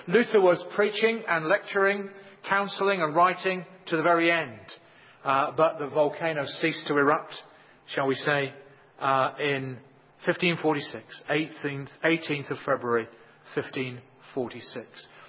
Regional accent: Leicester, East Midlands, United Kingdom; I was born and bred in Leicester.

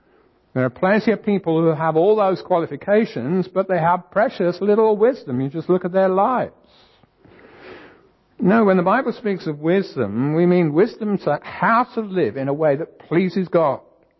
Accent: England, United Kingdom; As we say, sorry, those of you who are not English, but as we English people say, an Englishman's home is his castle.

